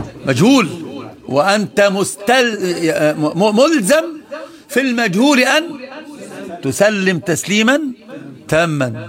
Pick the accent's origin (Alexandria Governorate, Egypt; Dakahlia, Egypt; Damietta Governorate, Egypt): Alexandria Governorate, Egypt; Alexandria; انا اسكندراني